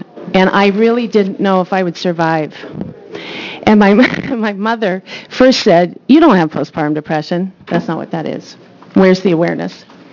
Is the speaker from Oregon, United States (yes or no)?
yes; Portland, Oregon, United States; from Portland.